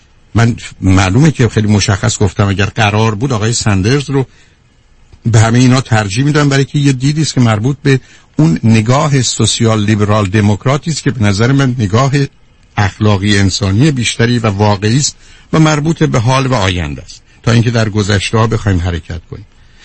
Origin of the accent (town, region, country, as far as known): Iran